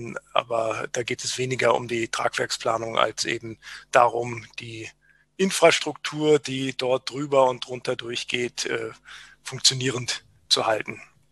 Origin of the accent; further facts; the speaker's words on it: Bonn, North Rhine-Westphalia, Germany; bin auch Mitte 40. Vielleicht fange ich vorne an. Die ersten 3 Jahrzehnte meines Lebens habe ich im Rheinland gewohnt oder meinen Wohnort gehabt. Ich bin in Bonn geboren, habe in Aachen studiert und dann die ersten Jahre als Bauingenieur in Düsseldorf gearbeitet in einem Planungsbüro.